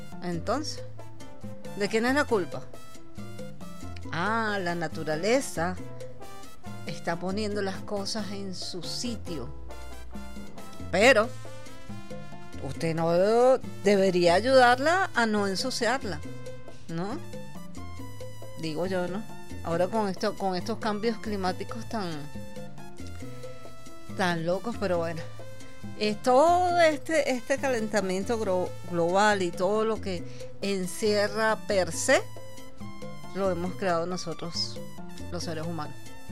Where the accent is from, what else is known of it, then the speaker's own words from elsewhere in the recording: Venezuela; Así somos los venezolanos.